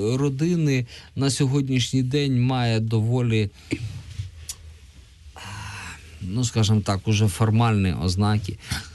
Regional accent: Kyiv, Ukraine; Киян. Район називається Євбас.

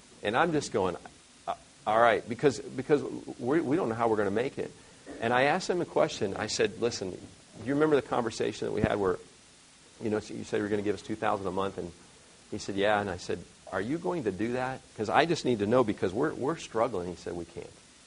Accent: Detroit, Michigan, United States; Charlotte, she's from Charlotte. I'm from Detroit.

